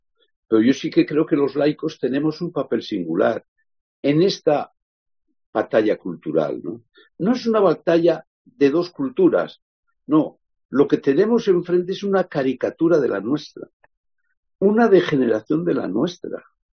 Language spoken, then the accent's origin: Spanish; Basque Country, Spain; En mi tierra, en el País Vasco